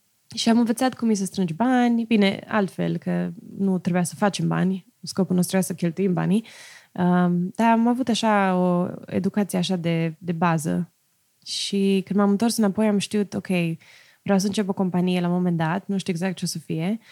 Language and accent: Romanian; Romania; eu, crescând în România, n-am nici mai vagă idee de baseball